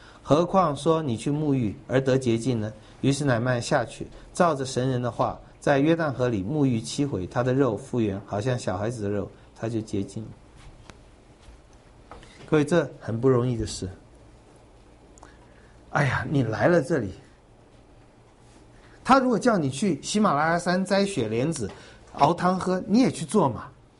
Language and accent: Chinese; Taiwan; 我们台湾人一定拜乌鸦。